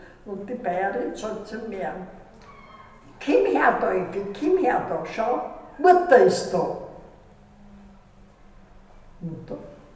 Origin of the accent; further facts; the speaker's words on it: Styria, Austria; also born or lived in Vienna; Ich bin eigentlich in Wien geboren, bin aber dann aufs Land gekommen, in die Steiermark, Bad Graz, nicht so Bergbauern waren das.